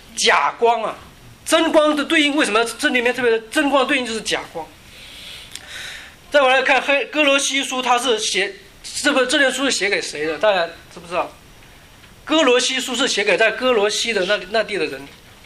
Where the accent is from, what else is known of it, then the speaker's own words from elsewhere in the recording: China; 我们中国人